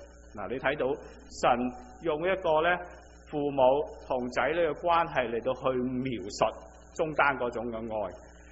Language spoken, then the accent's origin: Cantonese; China; 我哋中国人有句咁嘅说话：因相爱而结合，因咩嘢而分开啊？